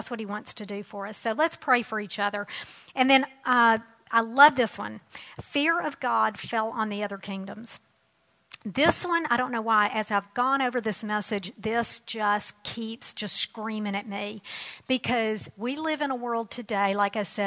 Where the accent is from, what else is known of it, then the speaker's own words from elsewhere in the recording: United States; we're Americans, so as American citizens, that's our role, and we need to do that as unto the Lord.